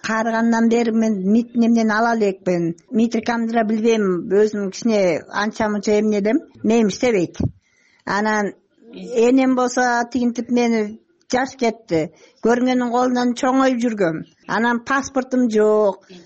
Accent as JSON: {"language": "Kyrgyz", "country": "Kazakhstan", "moved": "yes", "lives_now": "Kemin District, Kyrgyzstan", "said": "Кыргызстанда жашайм өзүм. 83 жылдан бери келгем. Өзүм казакмын. Кемин району Караулак айылында жашайм."}